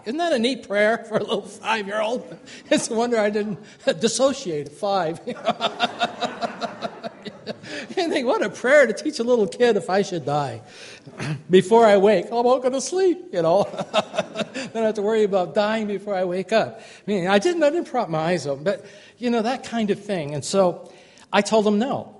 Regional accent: Los Angeles, California, United States; So I, as an unsaved kid, growing up in Los Angeles, who had never darkened a door of a church

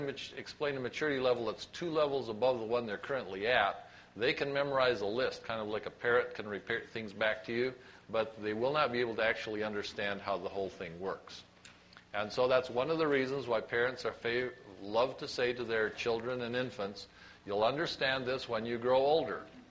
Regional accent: Pasadena, California, United States; I'm from Pasadena.

